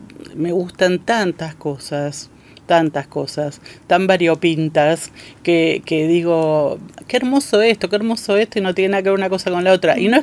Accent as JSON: {"language": "Spanish", "country": "Argentina", "said": "si soy argentina tengo que saber."}